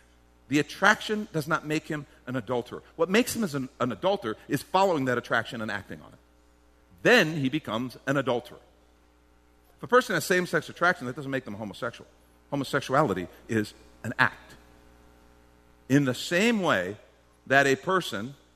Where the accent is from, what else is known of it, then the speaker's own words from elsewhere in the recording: Ireland; I am Irish, so I have a temper, all right?